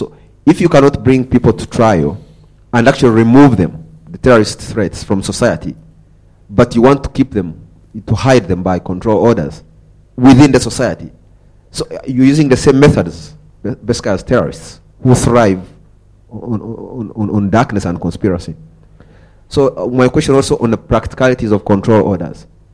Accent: Uganda; born there; The region where I come from, where I've been born, I was born in Uganda.

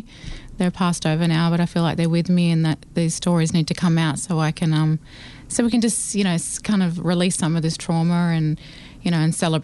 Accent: Barraville Mission, Australia; I'm from Barraville Mission. I've got over 300 family members.

